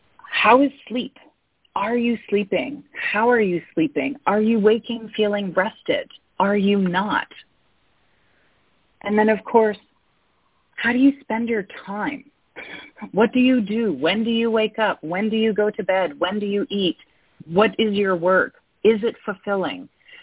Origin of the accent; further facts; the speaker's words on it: Canada; So as a Canadian, born and bred, raised in Canada